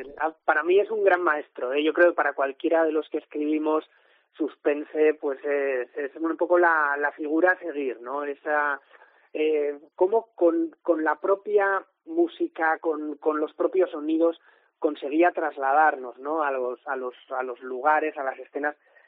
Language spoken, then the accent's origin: Spanish; Basque Country, Spain; De salir por unos días del sirimiri de mi tierra y de las brumas perpetuas de la costa vasca